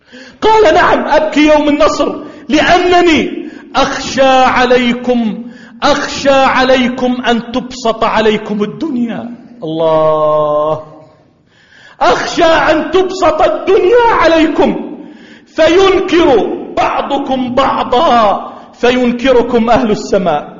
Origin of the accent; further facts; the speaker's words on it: Jordan; اللهم اجعل بلدنا الأردن واحة للأمن والأمان